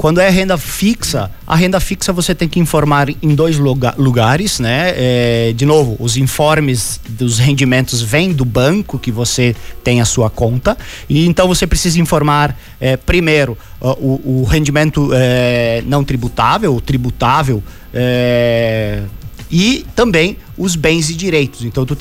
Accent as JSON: {"language": "Portuguese", "country": "Brazil", "said": "E obviamente, como bom brasileiro, né, muita gente deve deixar para as últimas horas"}